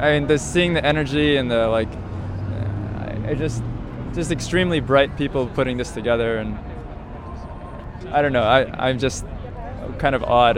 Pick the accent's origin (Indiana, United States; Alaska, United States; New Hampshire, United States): New Hampshire, United States; I'm actually from out of state. I'm coming down from New Hampshire.